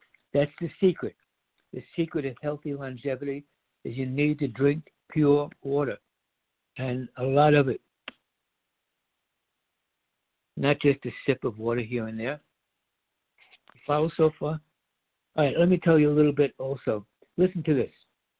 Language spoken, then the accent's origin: English; United States; when I was a kid growing up in America, you hardly ever heard about someone you knew or some relative getting cancer.